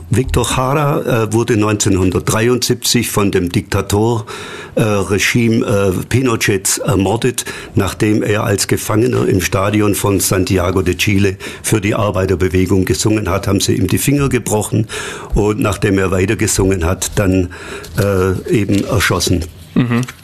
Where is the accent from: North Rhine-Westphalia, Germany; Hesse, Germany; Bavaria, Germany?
Bavaria, Germany; Pfuhl; bin aufgewachsen in Pfuhl, also ganz in der Nähe von hier.